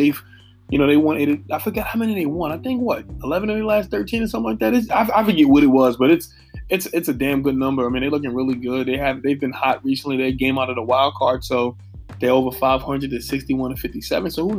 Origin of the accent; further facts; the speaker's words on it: New York, United States; as a New Yorker, you'd hope it's the Yankees' year